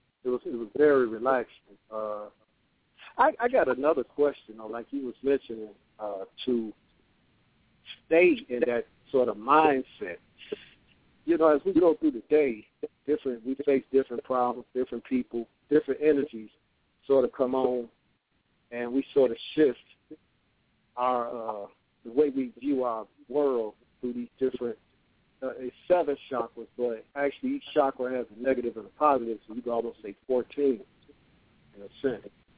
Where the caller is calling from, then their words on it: Texas, United States; I'm calling in from Texas.